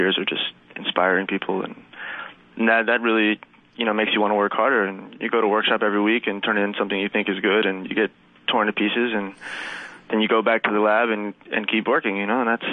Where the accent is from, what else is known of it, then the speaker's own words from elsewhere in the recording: Birmingham, Alabama, United States; That's right. I grew up in Alabama from age like 3 till 17, 18.